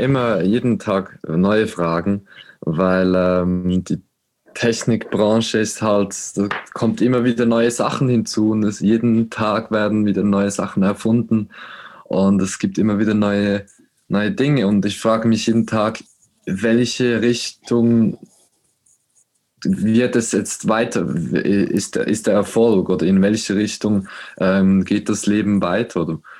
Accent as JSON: {"language": "German", "country": "Switzerland", "said": "Dann kommt eben noch das Militär bei uns in der Schweiz."}